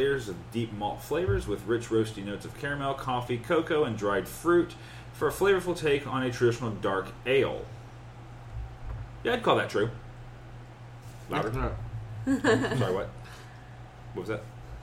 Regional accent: Texas, United States; No, sir. I am Texan and German.

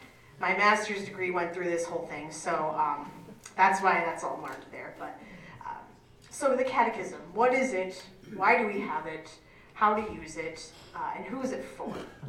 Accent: Pennsylvania, United States; now in Manitowoc, United States; As I said, I'm from Pennsylvania. My whole family is still out east. And you're probably wondering, how did you end up in this area, in Sheboygan, in the Manitowoc? I live in Manitowoc.

